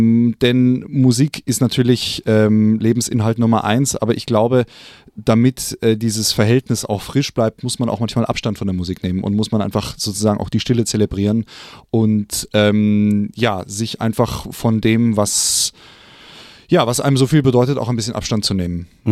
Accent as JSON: {"language": "German", "region": "Bavaria", "country": "Germany", "tie": "born or raised there", "said": "Also ich bin aufgewachsen im Süden von München, zwischen München und den Alpen."}